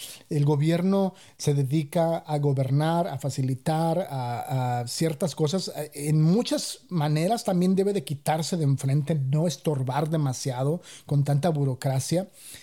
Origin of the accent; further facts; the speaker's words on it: Mexico; como mexicano sí da un poco de vergüenza de tener que ser honesto en cuanto a las cosas.